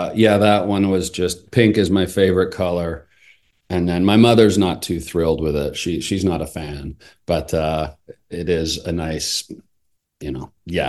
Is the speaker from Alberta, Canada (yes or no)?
yes; Calgary, Alberta, Canada; I did theater growing up in Calgary.